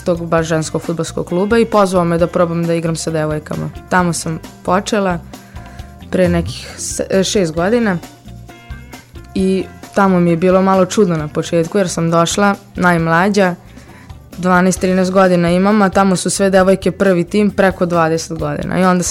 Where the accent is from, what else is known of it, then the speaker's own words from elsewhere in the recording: Veternik, Vojvodina, Serbia; ja sam iz Veternika i bila sam mala